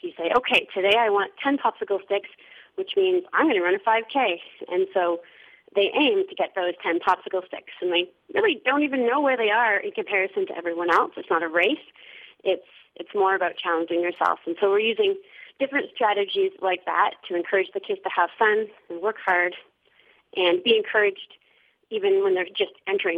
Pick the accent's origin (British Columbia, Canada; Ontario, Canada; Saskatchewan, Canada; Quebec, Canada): Ontario, Canada; North Bay; Well, I grew up running in North Bay, actually